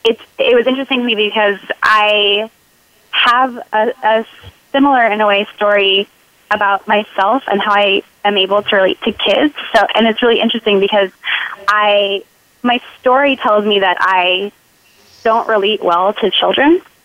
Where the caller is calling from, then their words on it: New York, United States; I'm calling from Harlem in New York.